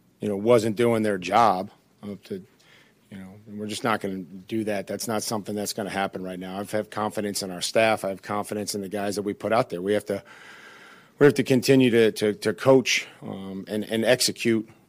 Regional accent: Ohio, United States; Go way back with Josh, obviously, growing up in Northeast Ohio.

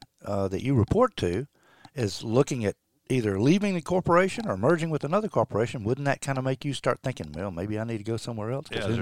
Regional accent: the South, United States; not because I'm from the South and not because I'm not a huge Tennessee fan at all

